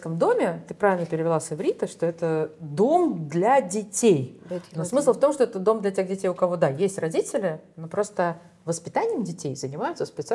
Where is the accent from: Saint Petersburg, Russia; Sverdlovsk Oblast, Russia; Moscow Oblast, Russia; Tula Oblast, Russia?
Saint Petersburg, Russia; учился в моем родном городе Санкт-Петербурге на инженера.